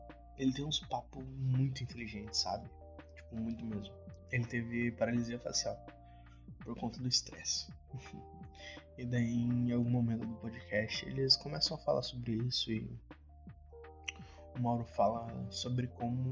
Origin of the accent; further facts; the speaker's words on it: South Region, Brazil; Pra quem não sabe, eu sou do Sul.